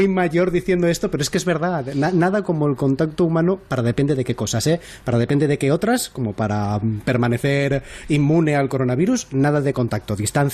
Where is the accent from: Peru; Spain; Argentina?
Spain; cuando como españoles nos relacionamos con otros países europeos, ya no te digo con países más allá de lo que es la vieja Europa